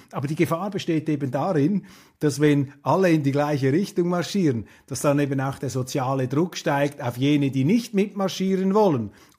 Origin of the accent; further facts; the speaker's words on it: Switzerland; und man hofft auch als Schweizer für Deutschland, dass es wieder etwas freiheitliche Wege beschreiten möge.